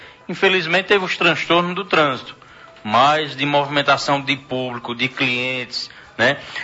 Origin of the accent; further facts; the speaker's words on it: Santa Cruz do Capibaribe, Pernambuco, Brazil; Pense num povo guerreiro, é o povo da minha terra, da capital da moda, Santa Cruz do Capibaribe.